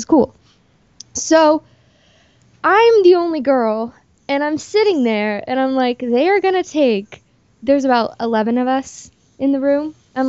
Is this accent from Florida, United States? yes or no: no; Hooper, Ohio, United States; born there; I was born in Hooper, Ohio, 1993.